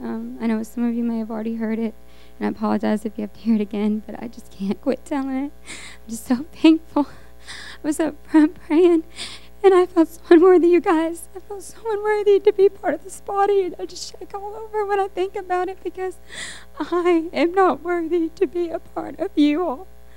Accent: Glenwood, Arkansas, United States; I'm from Glenwood, Arkansas

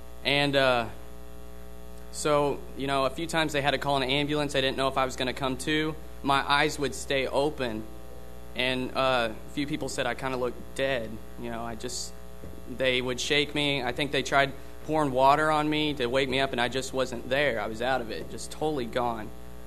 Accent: Godfrey, Illinois, United States; I come from Godfrey, Illinois.

